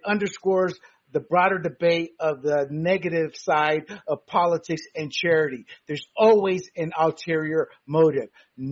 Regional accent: California, United States; And I'm like, as a Californian, Nanette and I can tell you, half the shit that happened shouldn't have happened.

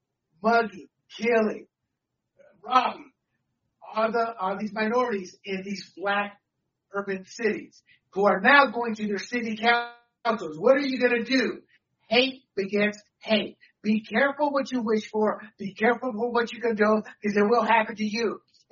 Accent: the South, United States; I can speak for the Latino culture – but growing up in the South

